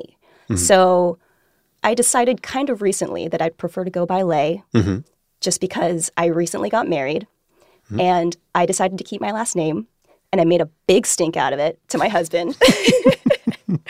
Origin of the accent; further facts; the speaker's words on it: United States; So I'm Vietnamese American.